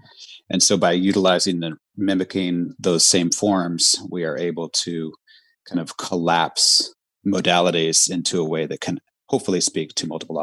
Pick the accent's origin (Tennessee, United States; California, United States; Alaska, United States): Alaska, United States; Saxman; I'm coming from Alaska. … was a kind of a renowned Tlingit carver in the Northwest Coast. So I grew up under him working.